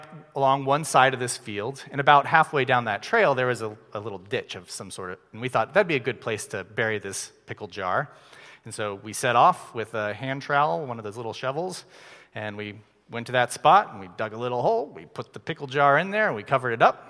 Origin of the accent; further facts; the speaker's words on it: Missouri, United States; I grew up in Missouri, not from Chicago. My family lived in a small subdivision outside of a small town.